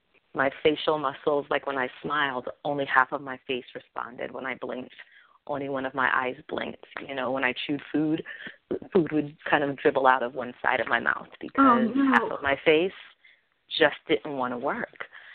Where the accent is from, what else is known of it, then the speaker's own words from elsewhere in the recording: New York, United States; I'm from New York. And so I went away for college.